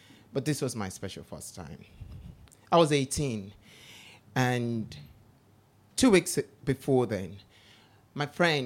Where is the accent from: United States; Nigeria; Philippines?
Nigeria; growing up in Nigeria isn't funny.